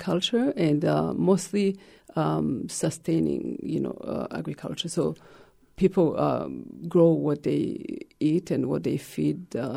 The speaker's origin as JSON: {"language": "English", "town": "Gitega", "region": "Gitega Province", "country": "Burundi", "tie": "born or raised there", "said": "was at some point the head of the art school in my hometown, Gitega."}